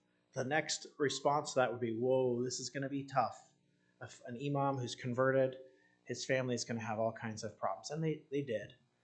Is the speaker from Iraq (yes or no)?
yes; Iraq; moved away; We came from Iraq as refugees, and we were helped by World Relief, which is a Christian organization that helps refugees.